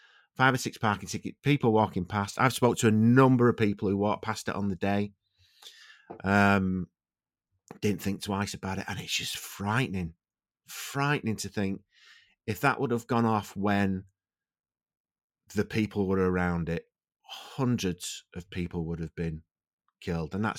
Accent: Manchester, North West England, United Kingdom; born there; I was born in Manchester and I went to town or Manchester city centre of a weekend

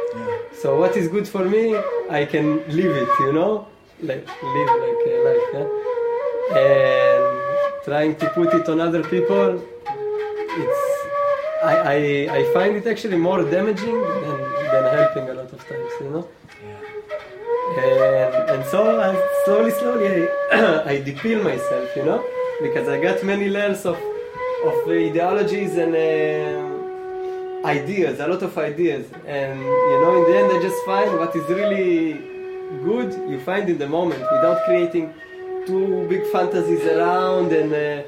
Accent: Israel; English is a second language; I'm from Israel

